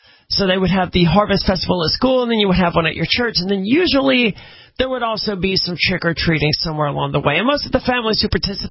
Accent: Southaven, Mississippi, United States; I'm from South Haven, Mississippi, which is basically Memphis, Tennessee.

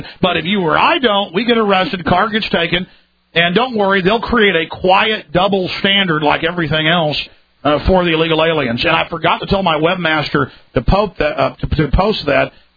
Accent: Dallas, Texas, United States; I grew up in Dallas, Texas. Okay, and I grew up in a nice upper middle class neighborhood.

